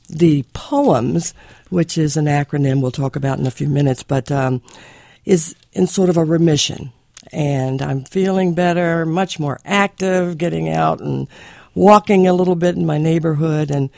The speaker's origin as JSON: {"language": "English", "region": "West Virginia", "country": "United States", "tie": "born or raised there", "said": "I don't think as children we realized that we were growing up in Chemical Valley."}